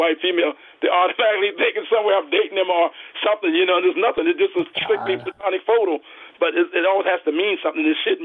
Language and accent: English; United States; I'm not speaking only as a black man. I'm speaking as an American. I'm a veteran, disabled, all that.